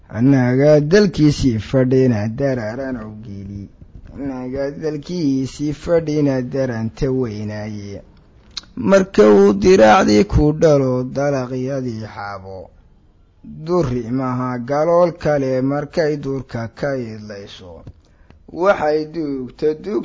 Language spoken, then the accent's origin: Somali; Holhol, Ali Sabieh Region, Djibouti; marka deegaan la yiraahdo holhol oo aan ku soo koray baan aad u jeclaa